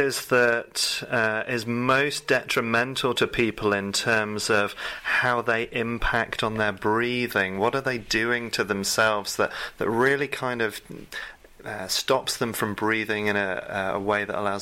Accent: England, United Kingdom; I mean, as an Englishman, that takes right back to, you know, British stiff upper lip.

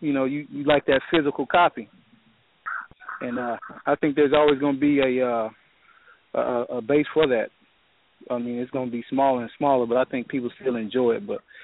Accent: Oklahoma, United States; you know, I'm from Oklahoma, man, and I know when you think of hip hop, you don't necessarily think of Oklahoma.

